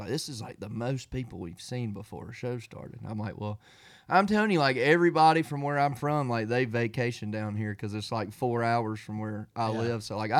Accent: Phoebe, Mississippi, United States; I'm from Phoebe, Mississippi. It's about 20 minutes north of Starkville, Mississippi. Mm-hmm. It's a small town.

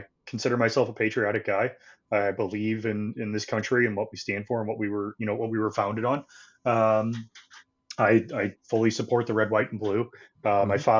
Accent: St. Louis, Missouri, United States; which is very hilarious because I'm from St. Louis. I'm a St. Louis guy and I got stationed less than 2 hours from home.

